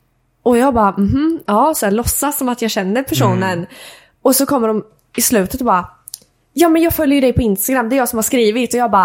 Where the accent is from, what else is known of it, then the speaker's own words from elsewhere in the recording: Mantorp, Östergötland, Sweden; jag är ju uppvuxen i Mantorp i grunden.